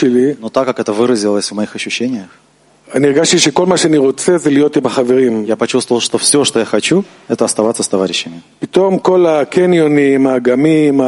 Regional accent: Petah Tikva, Central District, Israel; я из Израиля, из Петахтиквы.

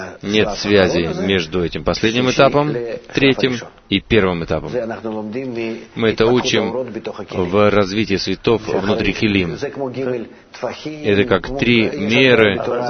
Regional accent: Russia; я из России.

